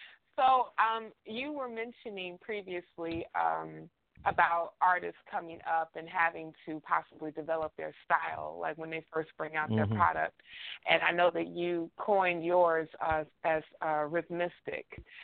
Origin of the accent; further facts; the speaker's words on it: Chicago, Illinois, United States; I'm also from Chicago. So when you were mentioning Olive Harvey, I'm like, yes, I took classes there.